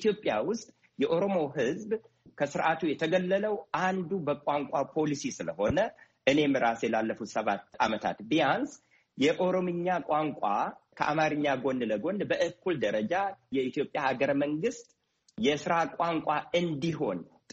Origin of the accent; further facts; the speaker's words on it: Oromia, Ethiopia; እኔ አብቹ ነኝ ብያለሁ። ከአዲስ አበባ ዙሪያ ተነቅለው ነው አርሲ የገቡት። አርሲ ነው ተወልጄ ያደግኩት።